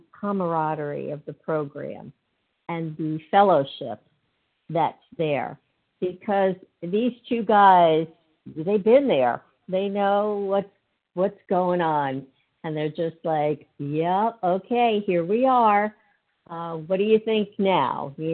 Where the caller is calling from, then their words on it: New Jersey, United States; I'm calling from New Jersey